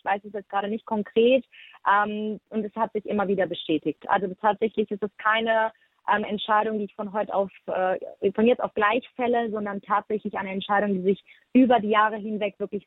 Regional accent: Wuppertal, North Rhine-Westphalia, Germany; Ich bin 28 Jahre alt, komme aus dem schönen Wuppertal, für alle, die es nicht kennen, in der Nähe von Düsseldorf.

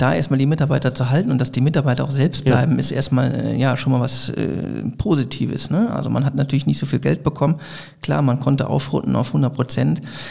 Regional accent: Bergisch Gladbach, North Rhine-Westphalia, Germany; born there; Ich bin leider selbst kein Kölner, sondern ich bin in Bergisch-Gladbach geboren.

